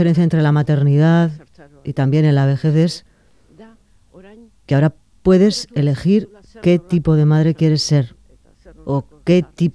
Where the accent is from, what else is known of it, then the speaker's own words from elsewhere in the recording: Hondarribia, Basque Country, Spain; En mi pueblo, yo soy de Hondarribi